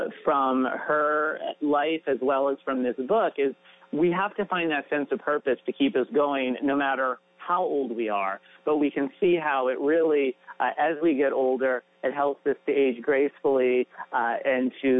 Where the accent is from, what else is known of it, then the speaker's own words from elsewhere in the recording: St. Mary's, Pennsylvania, United States; ceramic studio on the grounds of the oldest Benedictine convent in the country, which happens to be in my hometown in St. Mary's, Pennsylvania.